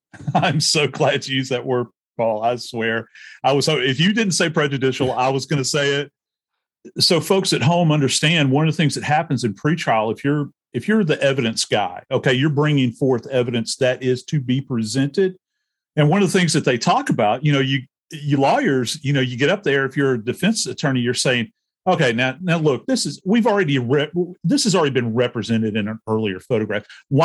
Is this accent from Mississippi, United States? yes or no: no; New Orleans, Louisiana, United States; Do you remember the interview in New Orleans, mm-hmm. my hometown